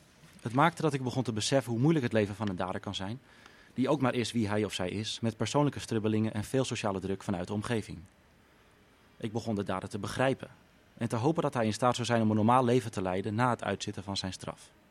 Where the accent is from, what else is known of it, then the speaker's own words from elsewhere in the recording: Amsterdam, North Holland, Netherlands; En toen zei ik, ik kom uit Amsterdam.